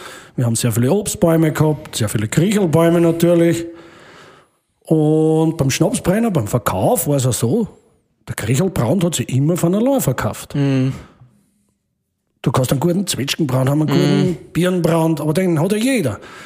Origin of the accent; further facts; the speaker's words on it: Lower Austria, Austria; bei uns im Waldviertel